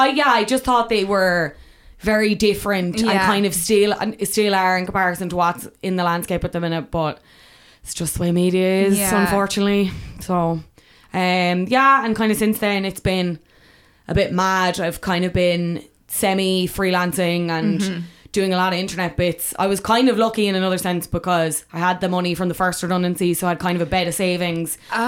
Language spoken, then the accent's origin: English; Cork, Munster, Ireland; because I was from Cork